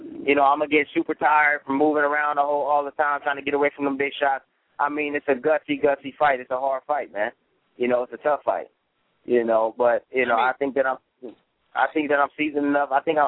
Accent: Palm Springs, California, United States; I can't even fly out of my hometown here in Palm Springs.

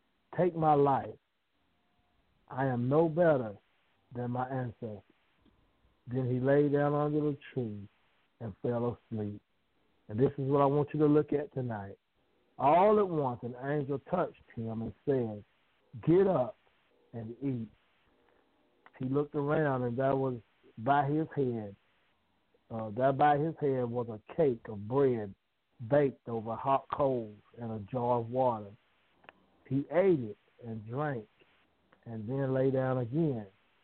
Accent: the South, United States; accent: Southern; I'm just a down south country boy. Some of y'all might catch my accent. I might say something that might make you laugh at my accent, but that's all right, too. God is still God, even in the South.

